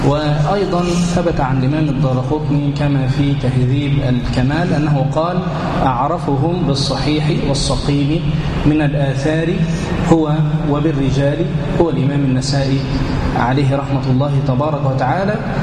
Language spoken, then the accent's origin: Arabic; Egypt; طاف في البلاد واستقر عندنا في مصر